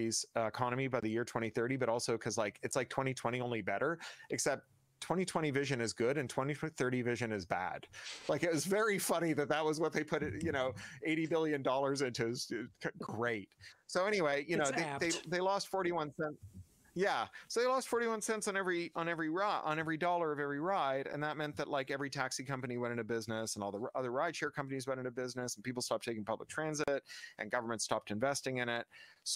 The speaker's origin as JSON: {"language": "English", "town": "Toronto", "region": "Ontario", "country": "Canada", "tie": "born or raised there", "said": "when I was a kid growing up in Toronto"}